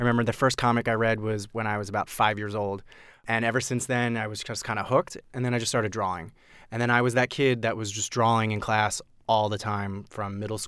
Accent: Philadelphia, Pennsylvania, United States; You know, I'm from Philly. I went to University of Michigan.

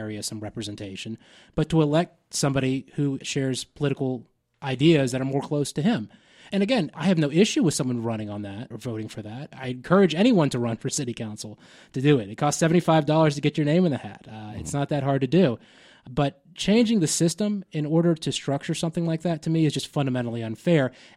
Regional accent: Asheville, North Carolina, United States; Sure. You know, I grew up in Asheville. We lived here in the mid-80s.

